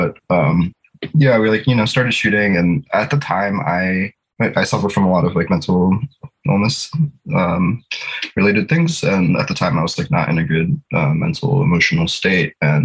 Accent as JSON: {"language": "English", "region": "Maryland", "country": "United States", "tie": "born or raised there", "also_born_or_lived": "Washington, D.C.", "lives_now": "Philadelphia, United States", "said": "I grew up in Maryland, D.C."}